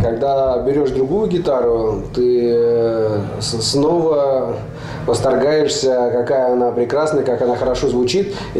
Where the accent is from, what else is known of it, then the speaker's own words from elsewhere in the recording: Moscow, Russia; also born or lived in Rostov-on-Don; то есть мой дед был наполовину поляк, наполовину белорус. Я родом из Ростова-на-Дону, но вырос в Москве, там и живу.